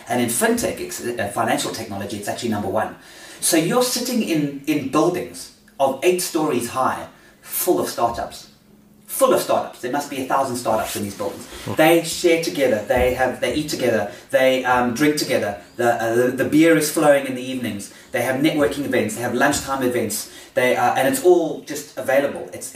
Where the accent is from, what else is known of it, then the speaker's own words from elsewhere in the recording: South Africa; I am South African. I mean, my business was here for 15 years.